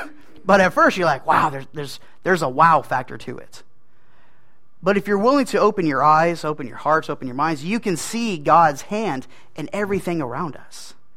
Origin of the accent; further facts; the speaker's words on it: Oregon, United States; I grew up in Coos County, Oregon. Tiny, there's nothing down there. It's a logging community, pretty much the entire county.